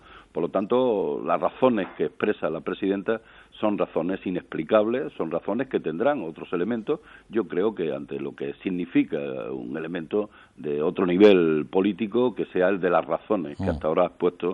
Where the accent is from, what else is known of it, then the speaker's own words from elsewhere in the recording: Andalusia, Spain; soy ciudadano de Andalucía.